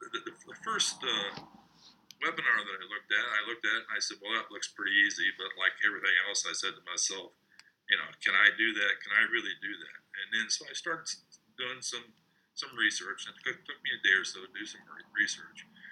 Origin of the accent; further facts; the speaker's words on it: United States; Well, I'm from the United States, 68 years old.